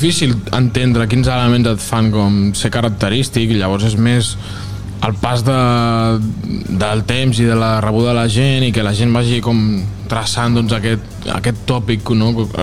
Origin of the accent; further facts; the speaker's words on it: Valls, Catalonia, Spain; com som de Valls, doncs hem dit, anem a convidar tothom a la nostra música a través d'una calçotada